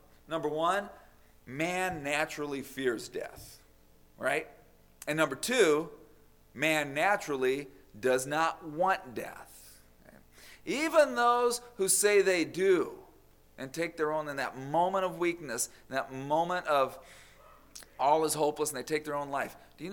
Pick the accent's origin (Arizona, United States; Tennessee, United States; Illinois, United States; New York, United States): Arizona, United States; Phoenix; I grew up in Maryville, a part of Phoenix, Arizona. Mostly lower middle class, and all of us boys grew up settling our problems with our fists.